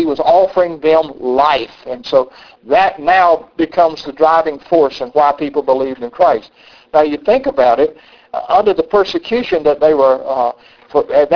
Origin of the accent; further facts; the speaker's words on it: the South, United States; accent: Southern; any time people telling me I'm from the South, I get bothered with people telling me about my accent.